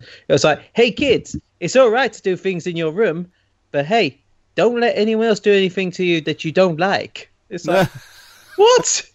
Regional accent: London, United Kingdom; Well, I am from London, mate. I've got to stick to my roots.

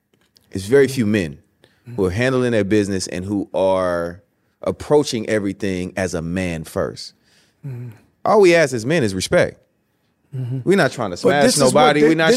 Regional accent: California, United States; So, no, it's interesting for me because me growing up in the Bay Area, I watched you as a kid

